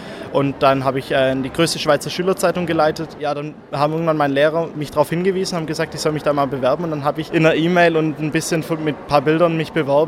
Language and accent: German; Baden-Württemberg, Germany; ich bin auch 18 Jahre alt und ich komme aus der Nähe von Stuttgart.